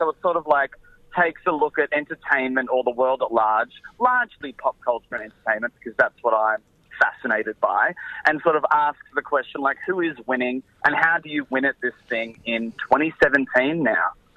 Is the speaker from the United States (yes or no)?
no; Melbourne, Victoria, Australia; even though we all know I grew up in Melbourne and I'll die.